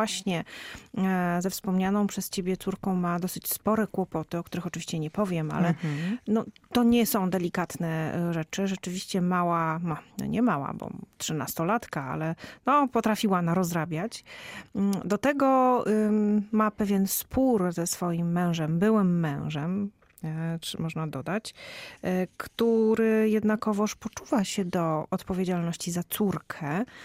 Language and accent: Polish; Koszalin, West Pomeranian Voivodeship, Poland; moved away as an adult; Ja jestem koszalinianką z urodzenia. Tam zdawałam maturę, wyjechałam z Koszalina na studia i nie wróciłam